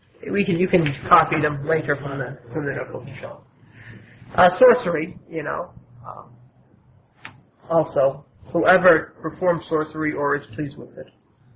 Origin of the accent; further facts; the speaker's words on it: Pakistan; President is subhanAllah, it's true, I came from Pakistan.